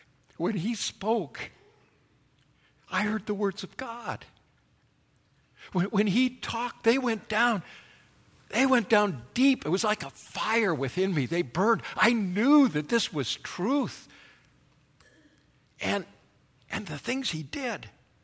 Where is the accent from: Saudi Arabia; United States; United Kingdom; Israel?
Israel; Northern District; We grew up in the Galilee, loved the Galilee. It's open and it's clean.